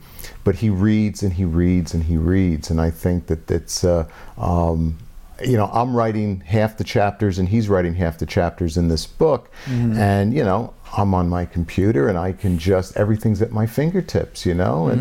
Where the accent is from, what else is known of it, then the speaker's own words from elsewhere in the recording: New Jersey, United States; Yeah, from my home state of New Jersey.